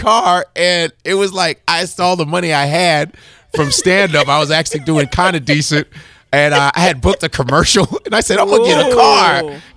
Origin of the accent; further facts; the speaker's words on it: Chicago, Illinois, United States; I remember buying a used car because I grew up in Chicago.